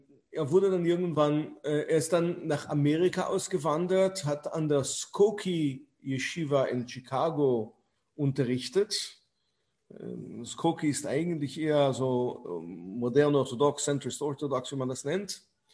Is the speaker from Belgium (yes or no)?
yes; Antwerp, Flanders, Belgium; born there; Ich bin gebürtiger Antwerpener